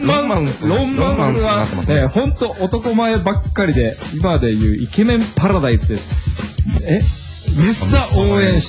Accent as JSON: {"language": "Japanese", "region": "Saitama", "country": "Japan", "said": "僕埼玉県出身なんでちょっと嬉しいんですけど、"}